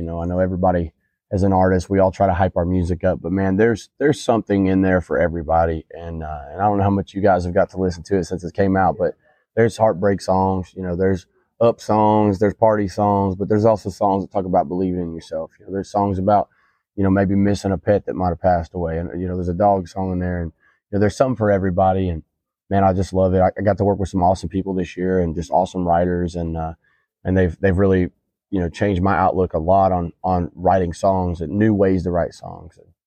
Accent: Nashville, Tennessee, United States; You know, I'm actually from here, so I'm from Nashville.

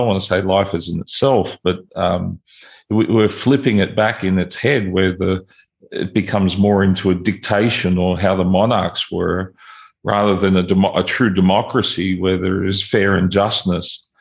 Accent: Australia; I was raised in Australia

